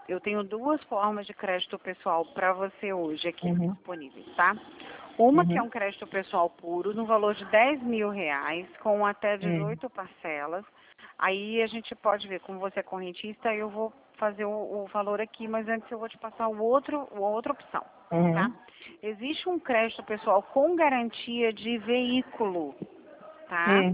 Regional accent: Vitória, Espírito Santo, Brazil; moved away; E eu vim de uma cidade, quer dizer, eu vim de Vitória, né?

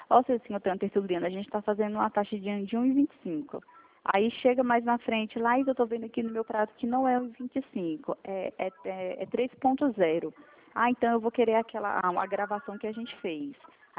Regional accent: Brasília, Federal District, Brazil; Eu sou aqui de Brasília, você é de Goiânia, né? Eu tenho parentes aí de Goiânia.

